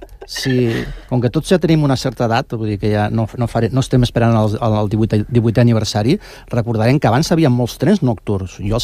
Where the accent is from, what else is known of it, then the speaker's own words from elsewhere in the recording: Badalona, Catalonia, Spain; Mira, som de Badalona